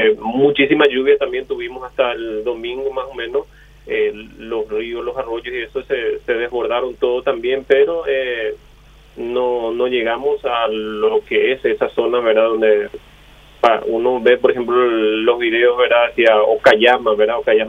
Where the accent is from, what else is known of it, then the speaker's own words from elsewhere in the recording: Paraguay; now in Japan; no somos muchos los paraguayos que vivimos también acá